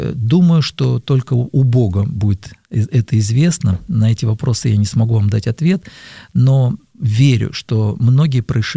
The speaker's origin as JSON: {"language": "Russian", "region": "Moscow", "country": "Russia", "tie": "born or raised there", "said": "я люблю Москву, я москвич в третьем поколении, я благословляю этот город, и Господь, наверное, не случайно дал родиться в этом городе"}